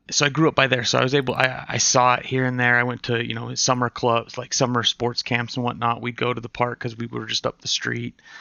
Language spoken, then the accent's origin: English; Salt Lake City, Utah, United States; Yeah, I'm born and raised in Salt Lake, in the Salt Lake Valley. I'm currently in a city called Sandy, Utah now, but it's about middle of the valley.